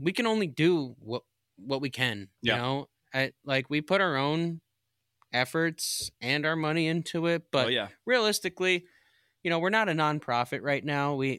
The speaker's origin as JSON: {"language": "English", "region": "New York", "country": "United States", "said": "Yeah, I'm from Windham or Greene County, and we love it here."}